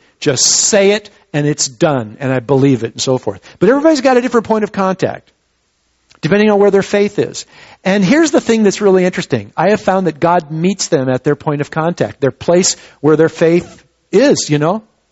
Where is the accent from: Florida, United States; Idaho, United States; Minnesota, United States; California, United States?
Minnesota, United States; where I grew up in Minnesota, it was not uncommon to see barns and silos and even homes that were taller with lightning rods on top.